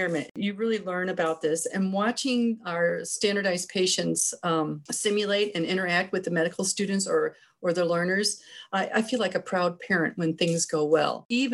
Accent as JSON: {"language": "English", "town": "Chicago", "region": "Illinois", "country": "United States", "lives_now": "Springfield, United States", "said": "I'm not a native of Springfield. I'm from the Chicago area."}